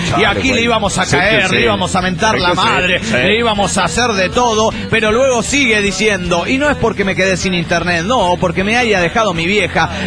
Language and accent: Spanish; Torreón, Coahuila, Mexico; de Torreón, Coahuila, México.